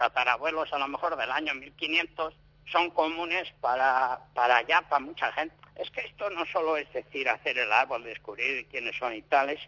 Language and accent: Spanish; San Cebrián de Castro, Castile and León, Spain; En realidad, yo soy de San Cebrián de Castro. Fontanillas y San Cebrián es el mismo ayuntamiento.